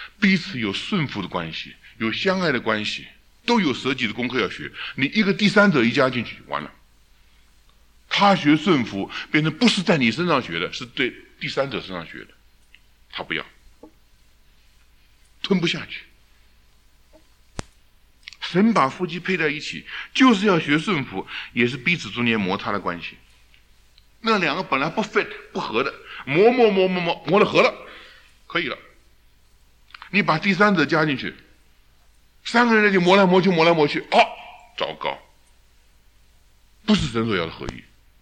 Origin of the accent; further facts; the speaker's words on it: China; 父母亲加入，尤其东方的父母，尤其我们中国人常常犯这个问题